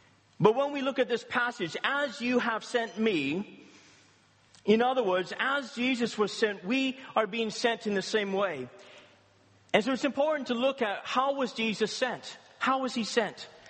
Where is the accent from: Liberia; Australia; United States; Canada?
Canada; now in Brighton; I'm originally from Canada, as you can tell from the twang in my voice. I'm not from these parts. But God called us to Brighton 11 years ago